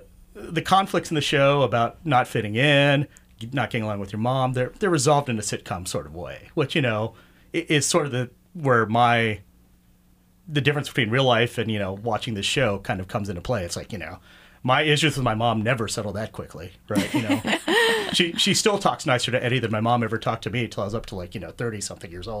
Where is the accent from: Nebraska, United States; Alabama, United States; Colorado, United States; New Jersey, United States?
Nebraska, United States; Omaha; also born or lived in New York; I grew up in Omaha, Nebraska. I was born in New York. I lived there for about 8 months.